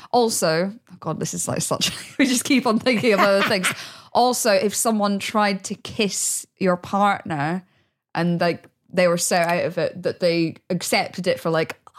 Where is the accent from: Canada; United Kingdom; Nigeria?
United Kingdom; Midlands; when I grew up in the Midlands, there was kind of a similar thing.